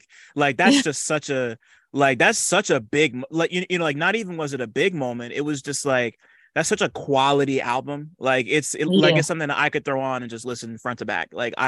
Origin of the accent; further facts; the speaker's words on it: New Jersey, United States; I left out of Newark. I'm from Jersey, so like you'd see like the Newark airport's one of the busiest airports on planet Earth.